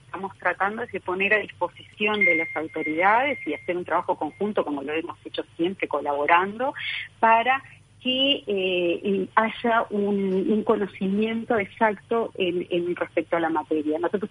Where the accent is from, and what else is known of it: Uruguay